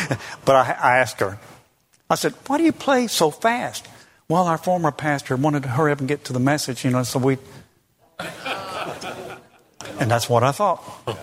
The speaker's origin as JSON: {"language": "English", "region": "the South", "country": "United States", "said": "I don't do it because I'm from the South."}